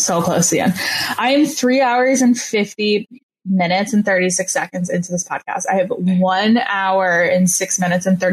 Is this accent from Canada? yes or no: yes; Canada; I'm Canadian.